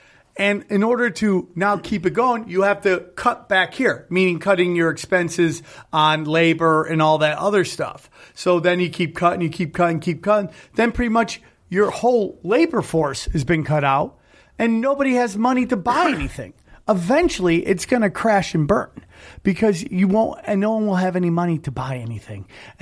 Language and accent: English; Cortland, New York, United States; Like my hometown, 607 Cortland, New York, is struggling to keep anybody there because there's no industry.